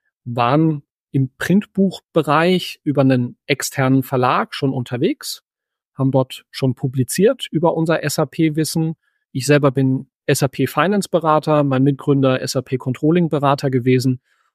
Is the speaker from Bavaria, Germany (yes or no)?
no; Heidelberg, Baden-Württemberg, Germany; bin aus Heidelberg, 50 Jahre alt, verheiratet, zwei Kinder